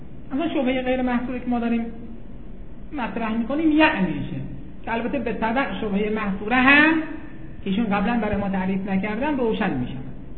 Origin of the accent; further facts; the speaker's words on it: Mashhad, Razavi Khorasan, Iran; مثلا الان خب مثلا ما اهل مشهدیم